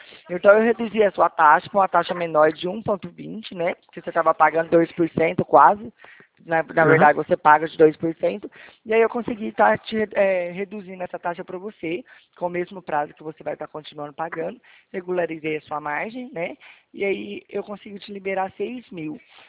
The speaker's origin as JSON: {"language": "Portuguese", "town": "Ribeirão Preto", "region": "São Paulo", "country": "Brazil", "said": "Eu falo do interior, sou de Ribeirão Preto"}